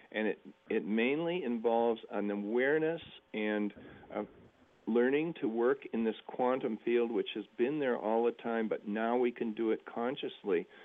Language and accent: English; New England, United States; Well, you know, I grew up in New England, and the weather's nasty there